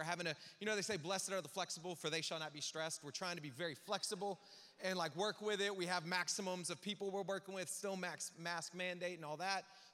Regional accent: the South, United States; Y'all tell me I'm from the South, ain't y'all?

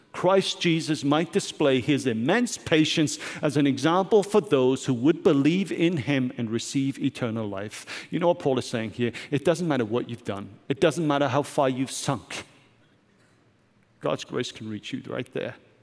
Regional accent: Wales, United Kingdom; Growing up in Wales, as I did as a teen

